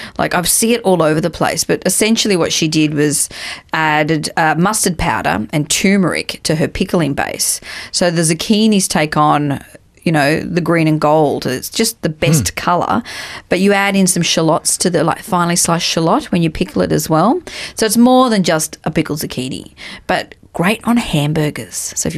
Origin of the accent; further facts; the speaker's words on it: Brisbane, Queensland, Australia; born there; I was born in Brisbane, so, you know, I do love Queensland.